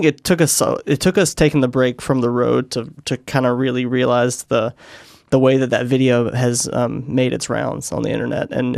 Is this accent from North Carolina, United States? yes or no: yes; North Carolina, United States; I grew up just outside of Raleigh, North Carolina, so like a 20-minute drive.